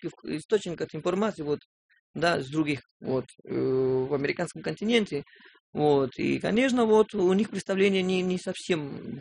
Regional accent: Peru; now in Russia; если, допустим, я решил уехать из Перу, чтобы учиться в России

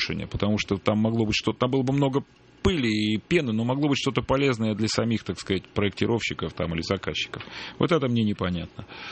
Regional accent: Saint Petersburg, Russia; Я вырос в Питере, в Ленинграде.

